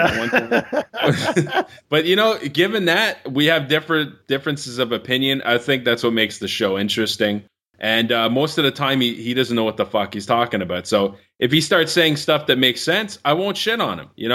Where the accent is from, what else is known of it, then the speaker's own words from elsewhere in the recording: Canada; Yeah, I'm Canadian.